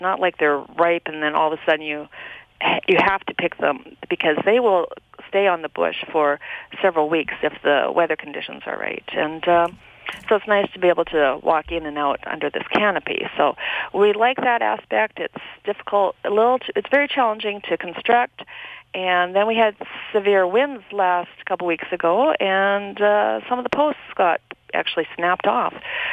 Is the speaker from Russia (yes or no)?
no; Saskatchewan, Canada; now in United States; And I grew up eating them in Saskatchewan.